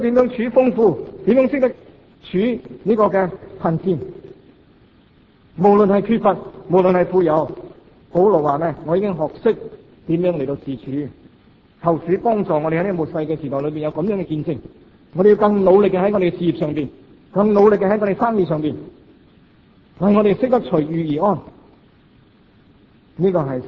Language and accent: Chinese; Hong Kong; 我们香港人已经习惯了